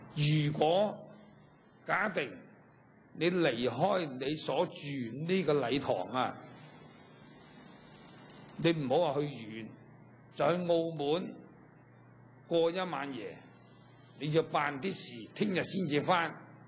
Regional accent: China; 我哋中国人

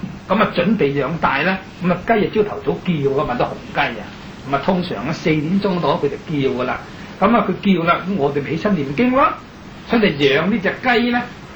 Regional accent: China; 我们身为中国人，那么亦是中国的佛教徒

